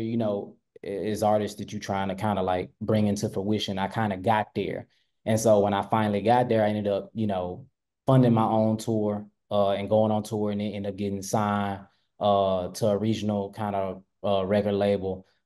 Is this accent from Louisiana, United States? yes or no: no; Memphis, Tennessee, United States; You from a place, like I'm from Memphis. So you from a place where there's not a lot of industry.